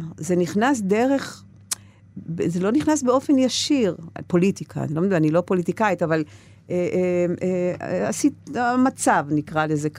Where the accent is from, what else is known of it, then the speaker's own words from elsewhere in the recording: Gedera, Central District, Israel; וגם היא סיימה את חייה בגדרה, בסנטוריום בגדרה, המקום שגדלתי בו